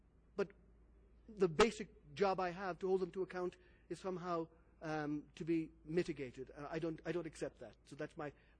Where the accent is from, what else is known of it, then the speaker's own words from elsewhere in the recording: Ireland; I come from Ireland, and we have a novel solution to Northern Ireland